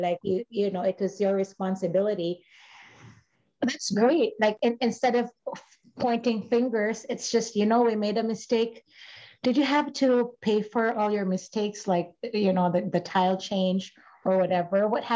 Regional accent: Philippines; I'm from the Philippines and I'm a beach, you know, I'm an island chick.

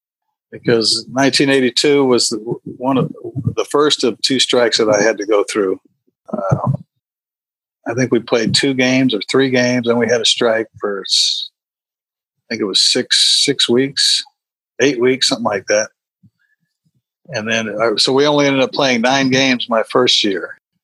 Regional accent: California, United States; now in Arizona, United States; Like I said, I grew up in California. I live here in Arizona now. I don't like cold weather.

